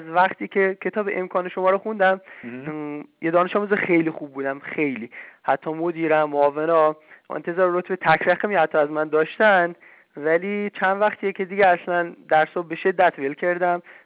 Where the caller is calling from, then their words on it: Yazd, Iran; من از یزد. ممکنه یکم لهجم هم نامانوس باشه برای شما، ببخشید.